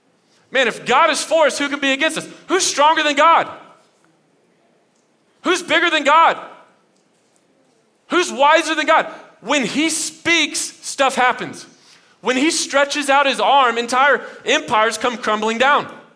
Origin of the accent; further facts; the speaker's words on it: Dallas, Texas, United States; I grew up in Dallas, and my sophomore year in high school, I transferred to this private school.